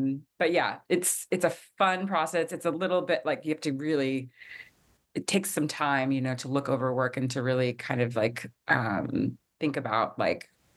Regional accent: Tulsa, Oklahoma, United States; I'm from Tulsa originally, and I came back

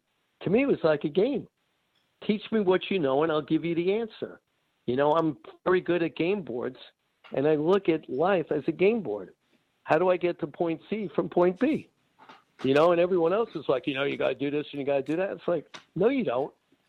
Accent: Miami, Florida, United States; I was the mouth from Miami and the one that didn't shut up.

